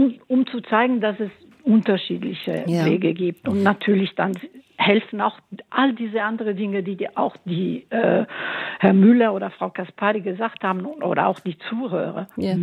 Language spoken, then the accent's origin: German; Italy; Als Italienerin kann ich das auch sagen.